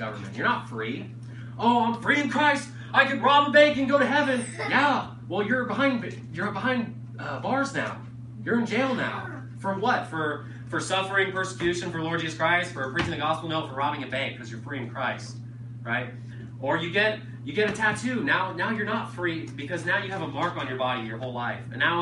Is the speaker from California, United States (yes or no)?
yes; California, United States; born there; I had a friend that I grew up with when I was born in California